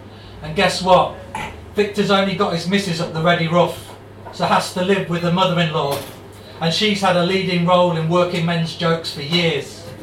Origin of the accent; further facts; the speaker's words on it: England, United Kingdom; although I'm English through and through